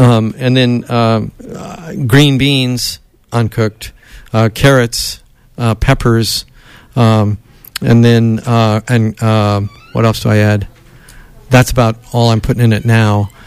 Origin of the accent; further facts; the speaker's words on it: Chico, California, United States; I say almonds because I'm from Chico.